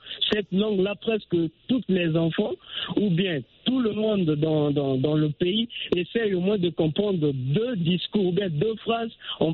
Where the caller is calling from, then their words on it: Republic of the Congo; first language Mbossi; French is a second language; Mais si tu prends, par exemple, ma langue maternelle, je pars m'exprimer là où il y a des Mbossi, je peux finir tout un discours, personne ne peut comprendre.